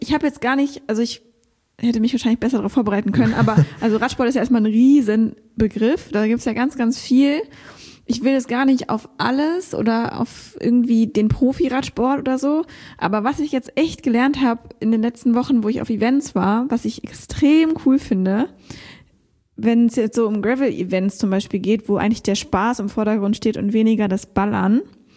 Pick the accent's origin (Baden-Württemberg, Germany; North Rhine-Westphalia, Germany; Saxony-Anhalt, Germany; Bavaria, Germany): Baden-Württemberg, Germany; Konstanz; oder halt in meiner alten Heimat Konstanz.